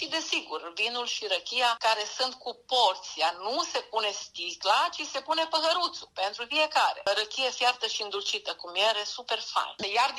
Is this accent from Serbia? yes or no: yes; Belobreșca, Serbia; Tradițional și în copilăria mea la Belobreșca, exact așa a fost